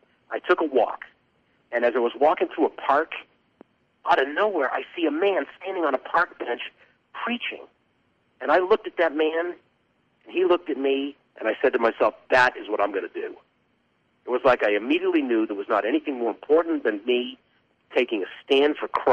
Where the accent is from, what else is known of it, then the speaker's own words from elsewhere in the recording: Boston, Massachusetts, United States; I don't know anybody. I'm from Boston. I've only been here 4 days.